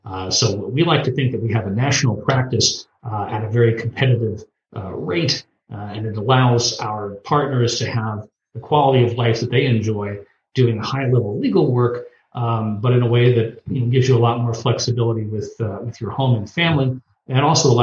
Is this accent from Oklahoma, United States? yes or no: no; Pennsylvania, United States; now in Atlanta, United States; I grew up in Pennsylvania and went to college at William & Mary in Virginia, and law school at George Washington University, and came to Atlanta in 1991 with the Powell Goldstein firm.